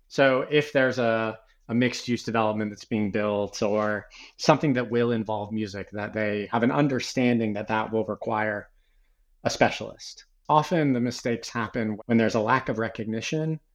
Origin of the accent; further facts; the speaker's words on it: Canada; now in United Kingdom; I'm Canadian. I live in the UK, but I spend a lot of time working in the US and in lots of other countries. I'm not American